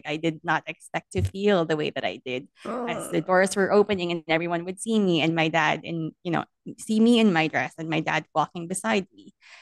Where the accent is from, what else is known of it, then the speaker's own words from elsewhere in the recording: Philippines; moved away; I'm an immigrant from the Philippines